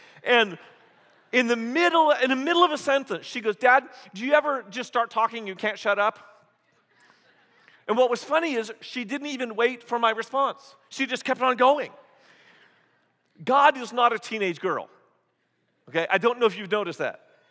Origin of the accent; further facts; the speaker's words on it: United States; As an American, I'm supposed to work all the time, right?